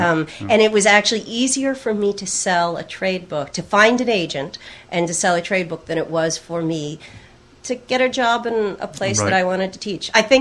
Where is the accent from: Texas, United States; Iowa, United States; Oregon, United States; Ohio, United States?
Oregon, United States; moved away as an adult; I'm a native Westerner. I'm from Oregon, and came back east only to go to college, and I am really, much as I love the West, though, a born-again Yankee.